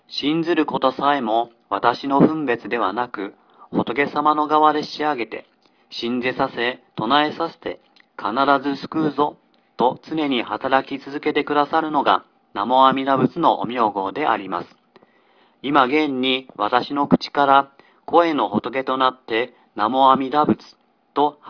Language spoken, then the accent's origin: Japanese; Hiroshima, Japan; 先日私の地元広島で長寿会の会長さんとお話をする機会がありました。